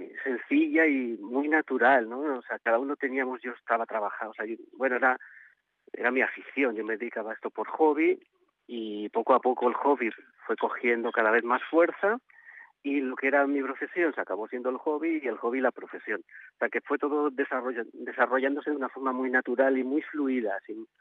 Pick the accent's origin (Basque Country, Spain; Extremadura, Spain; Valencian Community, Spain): Basque Country, Spain; Vitoria; now in Barcelona, Spain; Sí, somos de Vitoria.